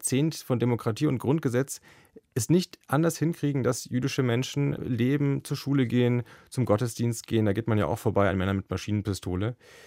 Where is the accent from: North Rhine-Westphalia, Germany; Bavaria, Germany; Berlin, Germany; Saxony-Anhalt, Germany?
Bavaria, Germany; Erlangen; born there; in meiner Geburtsstadt in Erlangen.